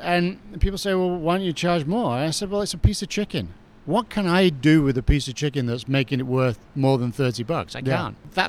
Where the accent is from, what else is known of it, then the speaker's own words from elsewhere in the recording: England, United Kingdom; But the core of me, I'm English. And so I have to serve you a 20-ounce pint.